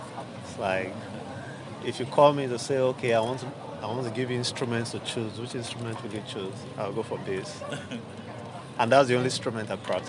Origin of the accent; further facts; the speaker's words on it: Delta, Nigeria; Okay, I was born in Delta State, Nigeria. So Delta State is the state where I'm from in Nigeria.